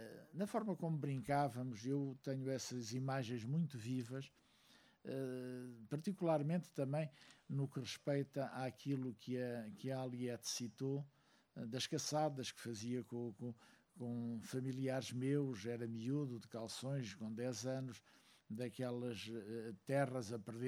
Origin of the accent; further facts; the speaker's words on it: Angola; eu digo que sou um cidadão que tem 3 nacionalidades. Sou angolano, sou português e sou europeu.